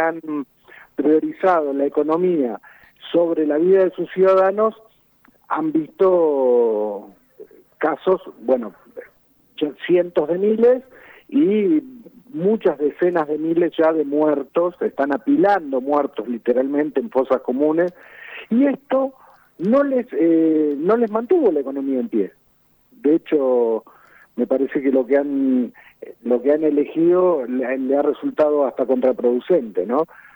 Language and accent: Spanish; Argentina